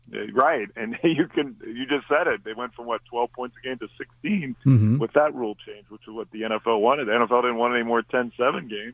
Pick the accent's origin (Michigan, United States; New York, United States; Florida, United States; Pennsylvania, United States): Pennsylvania, United States; I grew up outside Pittsburgh in the 70s.